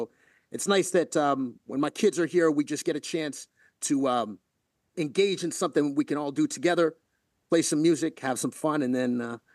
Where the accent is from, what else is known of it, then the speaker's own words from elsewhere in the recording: Toronto, Ontario, Canada; I love Toronto, but it's my hometown.